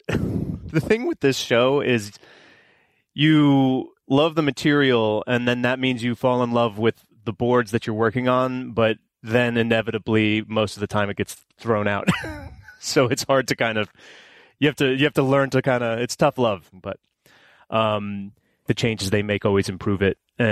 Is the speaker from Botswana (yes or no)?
no; Smithtown, New York, United States; Born and raised in Smithtown, New York, which is on Long Island. And drew my whole life. Moved out here maybe 6 years ago.